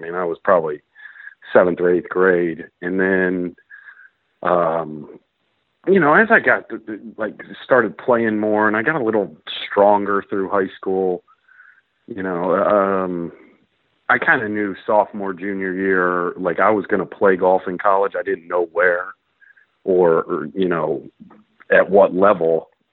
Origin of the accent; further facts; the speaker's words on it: Ohio, United States; And, you know, growing up in Ohio, it's kind of the same weather you have over there in Illinois.